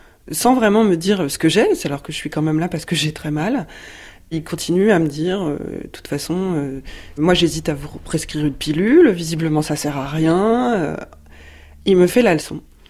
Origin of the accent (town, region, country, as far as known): Brittany, France; born there